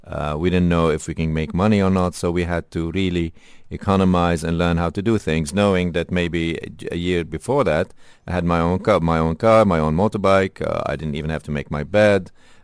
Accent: Lebanon; moved away; I grew up in Lebanon. We didn't have a proper mentoring program. We had very good schools. We had limited universities. But then technically we had a civil war in Lebanon in 75, which forced me to leave Lebanon

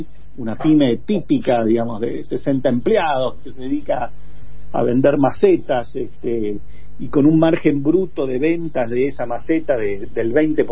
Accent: Argentina; el verdadero último somos nosotros desde Argentina.

